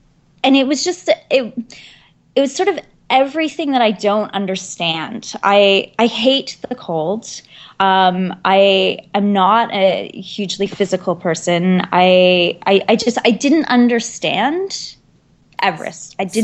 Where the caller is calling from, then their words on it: Toronto, Ontario, Canada; I'm in Toronto, Ontario today.